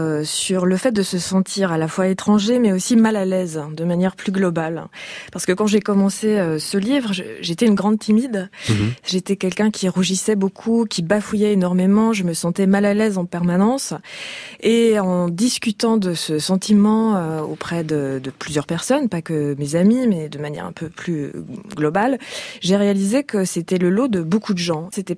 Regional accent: Quebec, Canada; accent: Québécois; Puisqu'au au Québec, on dit

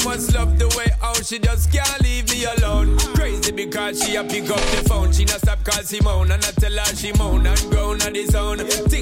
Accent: Réunion, France; j'ai grandi à La Réunion

